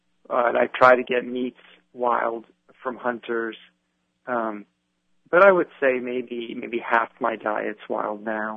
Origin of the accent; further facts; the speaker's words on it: Miami, Florida, United States; I grew up in Miami, actually. And there, you know, there's mangoes and avocados and coconuts and things as a child.